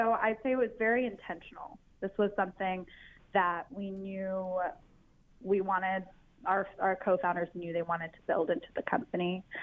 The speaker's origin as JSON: {"language": "English", "country": "Tanzania", "tie": "born or raised there", "also_born_or_lived": "Scotland / Ukraine / Australia", "accent": "American", "moved": "yes", "lives_now": "United States", "said": "So I was born in Scotland. We moved to Ukraine. I spent most of my life in Tanzania, East Africa, and then finished high school in Australia before I came to the States for my undergrad. Although I completely sound American now."}